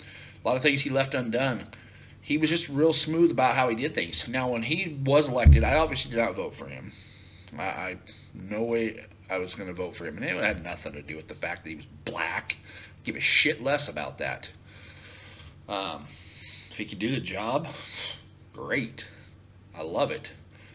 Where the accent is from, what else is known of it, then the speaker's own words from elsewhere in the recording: Northwest, United States; I grew up in the Northwest. I'm pretty conservative, middle class, served in the military, those kinds of things.